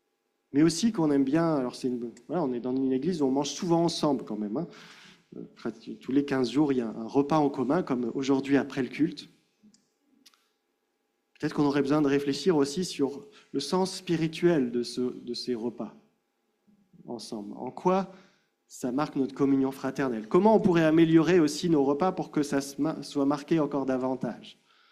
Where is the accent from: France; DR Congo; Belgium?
France; En tant que Français, on aime bien passer du temps à table, hein, autour d'un bon repas.